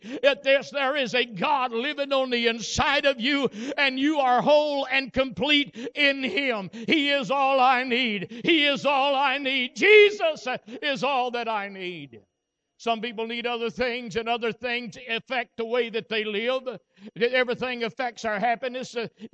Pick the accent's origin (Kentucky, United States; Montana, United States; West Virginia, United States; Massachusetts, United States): Kentucky, United States; Lynch; born there; I got to thinking about this the other day, and I was born in Lynch